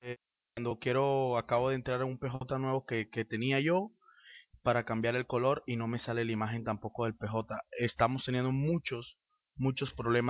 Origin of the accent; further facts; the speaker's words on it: Colombia; Soy de Colombia